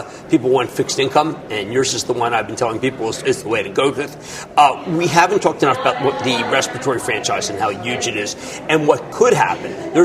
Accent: Philadelphia, Pennsylvania, United States; I think GlaxoSmithKline because I'm from Philadelphia

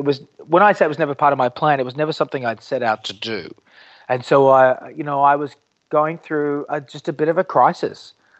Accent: Australia; now in United States; I was a kid from Australia. I'd been there for a couple of weeks and my head was spinning.

